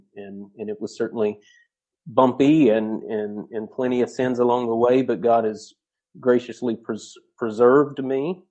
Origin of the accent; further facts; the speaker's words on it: Georgia, United States; moved away; also born or lived in Virginia; And I'm originally from Southern Georgia. And so when I left home and moved to Virginia was when I left the church that I was born and raised in.